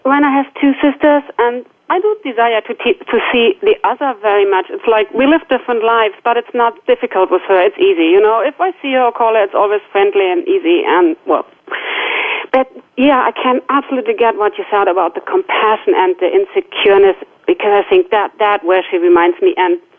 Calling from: Rosengarten, Lower Saxony, Germany; I'm calling in from Rosengarten in Germany, which is close to Hamburg.

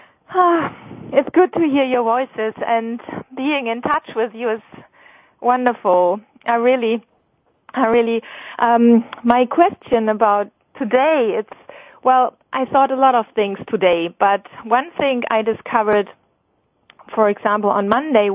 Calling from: Hamburg, Germany; I'm calling in from Hamburg in Germany.

